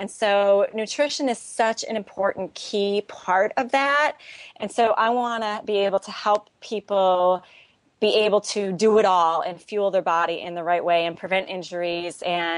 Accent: Wisconsin, United States; my dream was to be the dietitian for the Green Bay Packers because I grew up in Wisconsin.

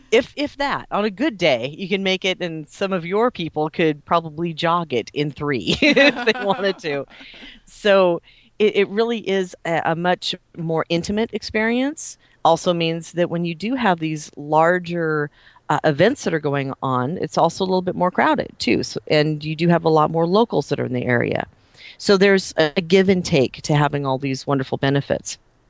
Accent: Seattle, Washington, United States; just so everyone knows, I'm from Seattle, so I'm a West Coaster

